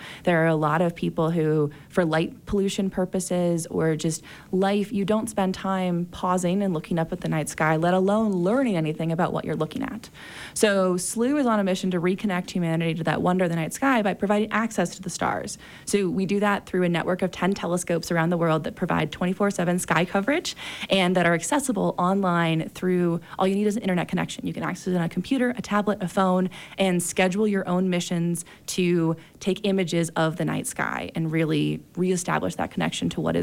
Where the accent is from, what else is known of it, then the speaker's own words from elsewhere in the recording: Park City, Utah, United States; So I grew up in Park City. I have been born and raised, well, not born here, but moved when I was 3 months old. So basically born and raised here